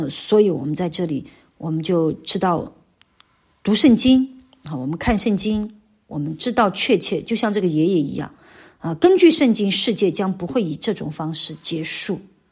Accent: China; 我们包括我自己，我们这些内地人在内的人，

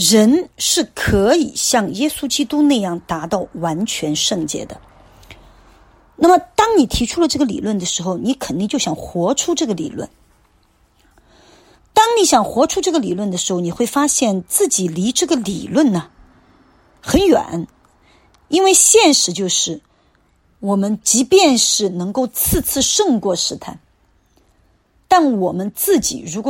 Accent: China; 因为人们都不愿意无功受禄，我们中国人有句话叫做无功不受禄

